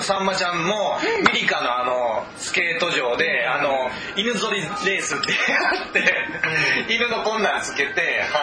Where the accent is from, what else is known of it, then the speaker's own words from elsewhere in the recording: Kobe, Hyogo, Japan; しかも僕は神戸の人間だったんでね